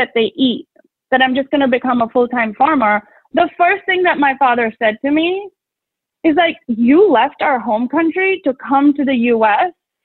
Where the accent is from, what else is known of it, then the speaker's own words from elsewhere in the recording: India; now in Fairfield County, United States; I'm a woman of Indian origin, and then I'm a farmer. So I'm an Indian woman farmer who lives and farms in Fairfield County